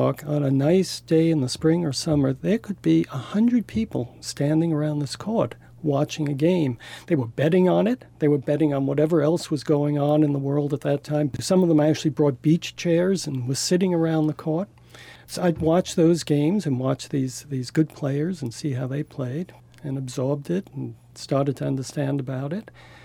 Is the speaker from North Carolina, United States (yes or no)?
no; Brooklyn, New York, United States; I did grow up in Brooklyn, and it was there that about the age of maybe 9 or 10, I started learning about handball.